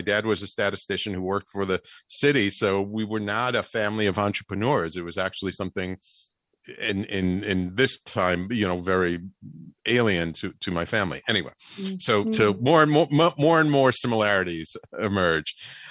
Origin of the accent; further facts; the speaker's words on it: Bronx, New York, United States; because I didn't get much of an allowance either as a little kid growing up in the Bronx.